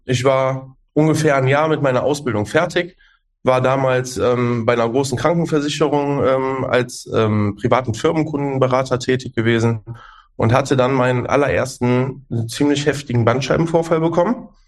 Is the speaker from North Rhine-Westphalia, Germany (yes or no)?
yes; North Rhine-Westphalia, Germany; ich bin 36 Jahre alt. Ich komme hier aus der Gegend von Düsseldorf